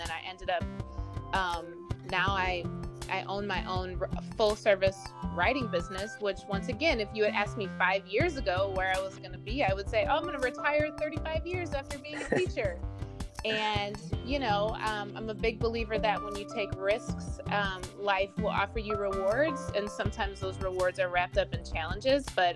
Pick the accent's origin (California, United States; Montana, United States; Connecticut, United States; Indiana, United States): Indiana, United States; So I grew up in the Midwest, Indiana to be exact